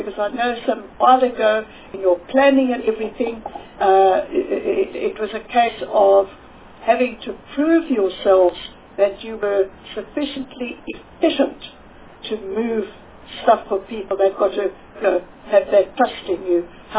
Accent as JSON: {"language": "English", "town": "Durban", "region": "KwaZulu-Natal", "country": "South Africa", "said": "obviously I come from Durban"}